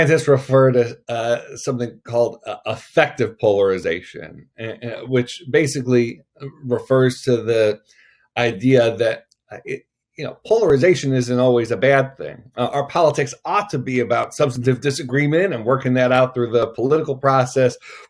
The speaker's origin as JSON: {"language": "English", "town": "Buffalo", "region": "New York", "country": "United States", "tie": "born or raised there", "said": "many from my family growing up in Buffalo, New York, which is an interesting place politically"}